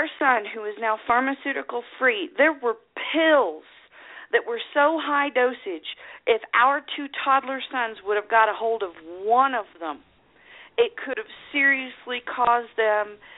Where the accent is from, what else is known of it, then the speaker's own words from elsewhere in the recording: Oklahoma, United States; I mean, I came from Oklahoma, and I'll never forget, in a small town, the police chief in Jones